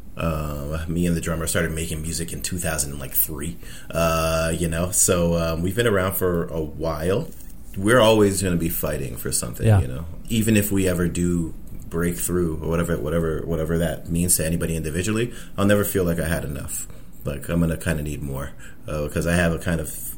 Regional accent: Toronto, Ontario, Canada; I've been here all my life. I was born and raised. I grew up pretty much down the street, which is a complete coincidence. But I grew up in a housing project called Neptune.

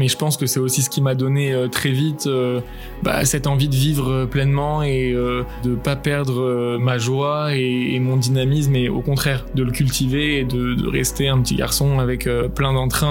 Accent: Paris, Île-de-France, France; born there; Je suis né à Paris, j'ai grandi au sein d'une famille de confession juive, entouré de mes 3 grands frères et ma grande sœur.

